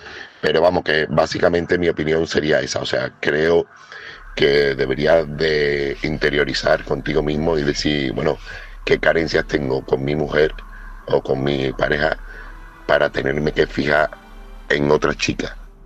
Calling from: Seville, Andalusia, Spain; corresponsal de Sevilla

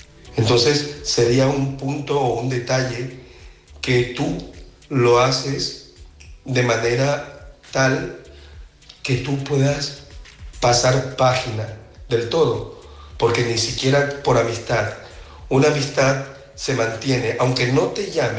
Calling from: Barcelona, Catalonia, Spain; de Barcelona.

